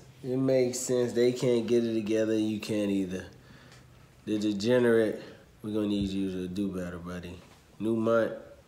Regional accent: Miami, Florida, United States; And I'm from Miami, too.

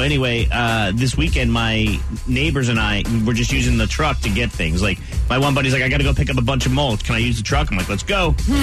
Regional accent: New Jersey, United States; It's not the dirt that I grew up with in Jersey.

